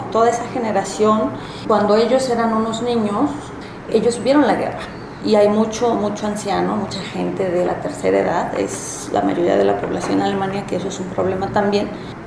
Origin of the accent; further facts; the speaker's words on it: Mexico; suena duro, suena fuerte decir que nosotros como mexicanos tenemos todavía fuerte esa dependencia